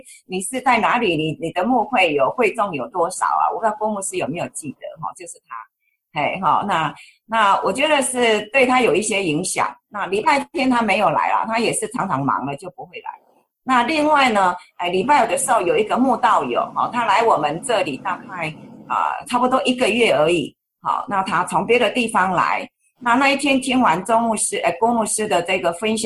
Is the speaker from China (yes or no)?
no; Taiwan; 但是呢我的背景跟他差太远了，我是台湾来的齁。